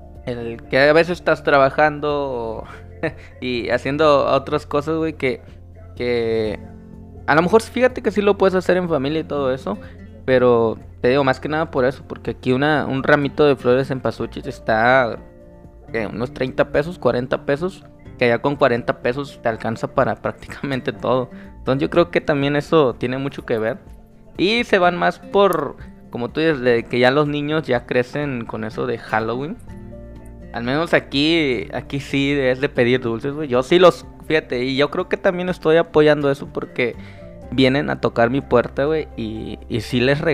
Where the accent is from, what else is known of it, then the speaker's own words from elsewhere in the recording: San Luis Potosí, Mexico; De allá de donde vengo, San Luis Potosí, es como que muy fácil conseguir todo el material que ocupas.